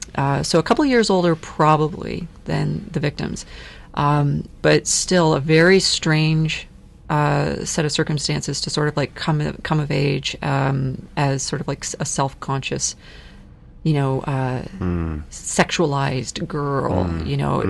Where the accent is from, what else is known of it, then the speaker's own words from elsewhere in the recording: St. Catharines, Ontario, Canada; now in Toronto, Canada; I was raised in the Niagara region, and then I moved to Toronto.